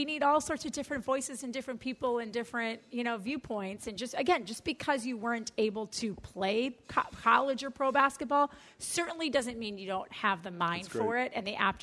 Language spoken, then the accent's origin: English; Wisconsin, United States; When I drive into my hometown back in Wisconsin, there isn't anything that says we've had this many whatever kind of scholars.